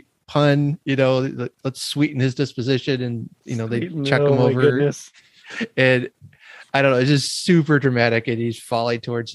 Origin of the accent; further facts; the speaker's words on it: Illinois, United States; You know, I grew up in Illinois.